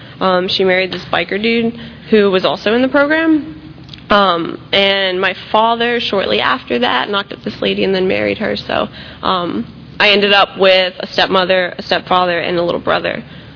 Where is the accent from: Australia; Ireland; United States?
United States; Bradenton, Florida; born there; so I was born in Bradenton, to a pretty average family.